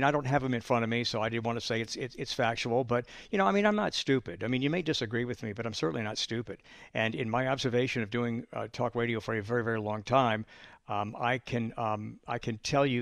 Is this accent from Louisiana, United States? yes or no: yes; New Orleans, Louisiana, United States; And the guy goes, hey, where are you from? I said, I'm from New Orleans.